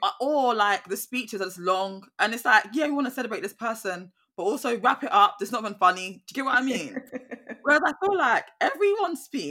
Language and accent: English; United Kingdom